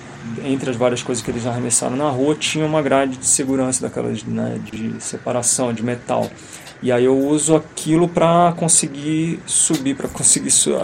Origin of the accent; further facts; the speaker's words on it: Santos, São Paulo, Brazil; now in Brasília, Brazil; Eu sou do litoral de São Paulo, sou da cidade de Santos.